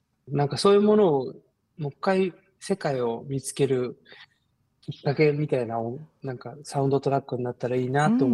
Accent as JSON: {"language": "Japanese", "region": "Tokyo", "country": "Japan", "tie": "born or raised there", "said": "東京生まれ東京育ちですごいザ都会っ子なんですけど"}